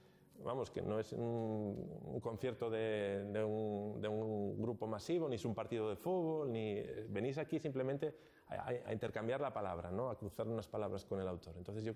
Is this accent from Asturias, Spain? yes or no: yes; Asturias, Spain; Como dicen, yo soy asturiano